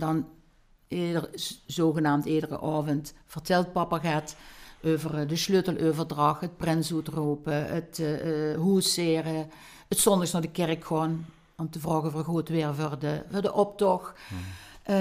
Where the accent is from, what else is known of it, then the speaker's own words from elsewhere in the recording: Treebeek, Limburg, Netherlands; ik ben inderdaad uit Trebeek, dat is een Wurpweg van Gebroek. Mm-hmm. En ik ben getrouwd met een Breukerjong.